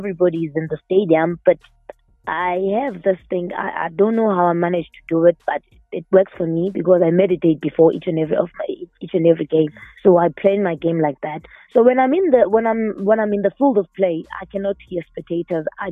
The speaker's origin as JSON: {"language": "English", "region": "Eastern Cape", "country": "South Africa", "said": "remember, I'm coming from the Eastern Cape. So where I come from, there's not a lot of female referees."}